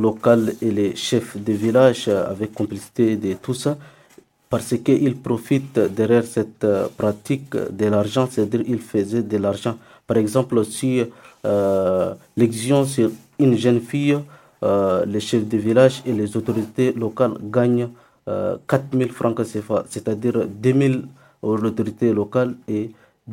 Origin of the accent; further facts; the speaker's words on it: Chad; je suis tchadien